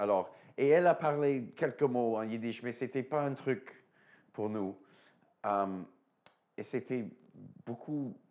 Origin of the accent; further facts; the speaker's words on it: Chelsea, Quebec, Canada; J'ai vécu mon enfance à Québec, près de Ottawa, mais sur le côté québécois, la province de Québec, dans une petite ville qui s'appelle Chelsea. Et là, on était vraiment la seule famille juive dans la ville, village.